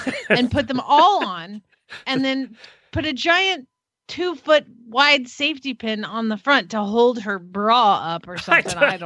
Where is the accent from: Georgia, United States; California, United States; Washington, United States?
Georgia, United States; Atlanta; I'm from Atlanta, so I just love anything to do with Atlanta.